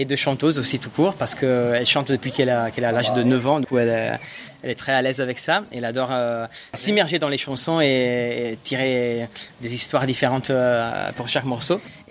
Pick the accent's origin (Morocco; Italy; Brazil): Italy; French is a second language; now in Paris, France; on est italien, on vient d'Italie. On habite à Paris depuis 8 ans, plus ou moins, mais on vient d'Italie à la base.